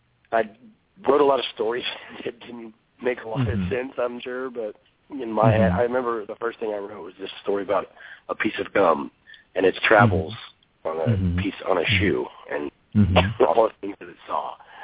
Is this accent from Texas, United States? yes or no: yes; Dallas, Texas, United States; I was raised in Dallas, Texas, and I played baseball my whole life with my brother.